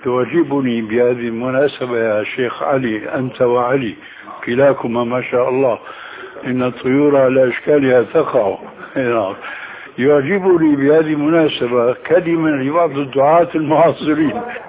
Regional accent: Damascus, Damascus Governorate, Syria; كما يقولون عندنا في دمشق بدها الزكتاف

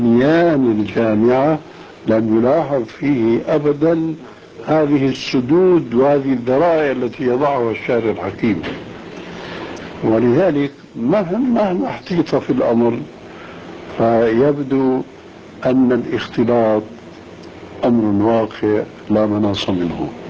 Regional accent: Syria; عندنا في سوريا

